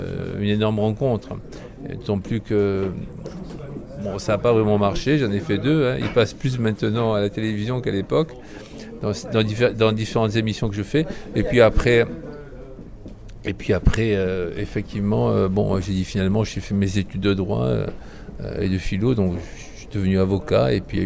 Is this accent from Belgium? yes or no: no; Italy; now in Paris, France; De la façon dont les immigrés qui venaient d'Italie, puisque je viens d'Italie, ont vécu leur intégration, mais aussi bon, mon arrivée à Paris